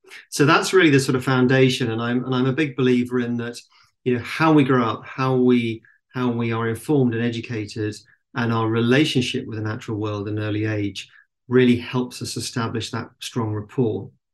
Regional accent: South East England, United Kingdom; So I'm British. I'm born and bred in the south of England, and I grew up in the countryside

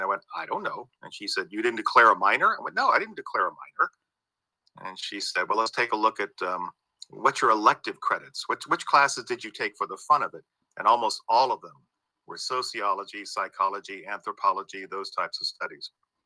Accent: St. Augustine, Florida, United States; also born or lived in Georgia, United States / Germany / Washington, United States / Kentucky, United States; I was born in Georgia, and then we moved to Florida, and then from there to Germany, then to Washington State, then back to Florida, then to Kentucky, and then my dad retired to a small town, St. Augustine, Florida.

